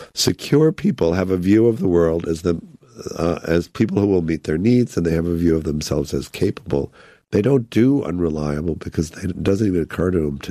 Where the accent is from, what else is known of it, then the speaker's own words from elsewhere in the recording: Evanston, Illinois, United States; And so I grew up in Evanston, Illinois. I went to Northwestern